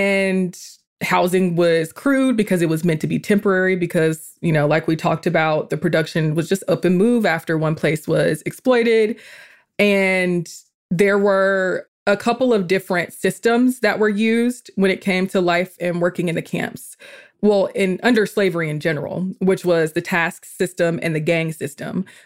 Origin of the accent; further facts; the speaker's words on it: Atlanta, Georgia, United States; I'm still half city girl because I grew up in the Atlanta area.